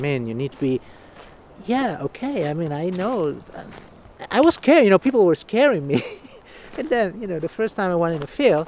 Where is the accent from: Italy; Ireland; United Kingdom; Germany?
Italy; central Italy; English is a second language; moved away as an adult; now in United States; I am Italian, 100%, born and raised. I'm from Central Italy. I came to work in the United States because